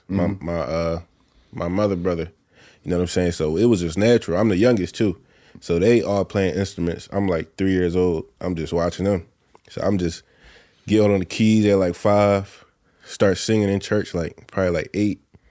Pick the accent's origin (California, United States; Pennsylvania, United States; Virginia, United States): Pennsylvania, United States; Philadelphia; So, and then like growing up in Philly, I'm still trying to find my identity.